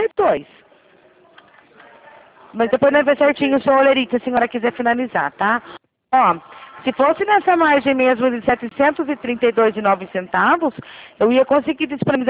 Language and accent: Portuguese; Rio Claro, São Paulo, Brazil; Então, eu sou de Rio Claro, São Paulo